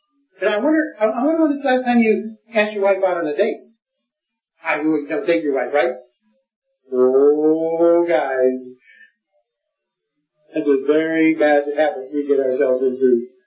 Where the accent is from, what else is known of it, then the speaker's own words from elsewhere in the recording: Scotland, United Kingdom; now in United States; maybe it's because I'm a Scotsman, I'm not sure. I may help. And I live in a Dutch community